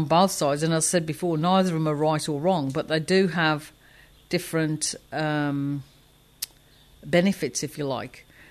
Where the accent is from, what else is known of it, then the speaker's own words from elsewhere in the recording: England, United Kingdom; I mean, I was brought up in England.